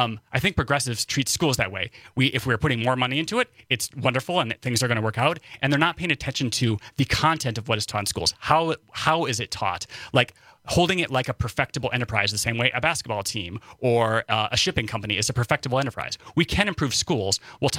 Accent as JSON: {"language": "English", "region": "Wisconsin", "country": "United States", "said": "I'm from Northern Wisconsin. Like, come on."}